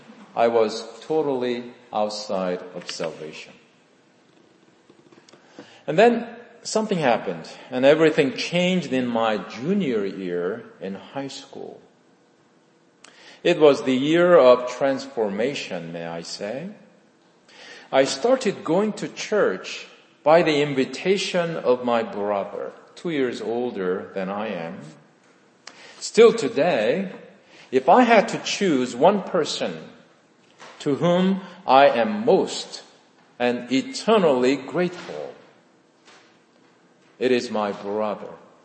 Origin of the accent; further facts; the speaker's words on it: South Korea; I was born and raised in South Korea 3 years after the Korean War ended in 1956.